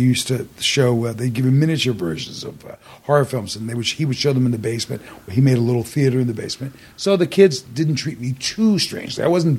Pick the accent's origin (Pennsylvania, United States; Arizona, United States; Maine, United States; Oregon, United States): Pennsylvania, United States; Philadelphia; I grew up in Southwest Philly. It was not South Philly, but we had little tones of South Philly. And we weren't West Philly, which was way too street, but we're right in between.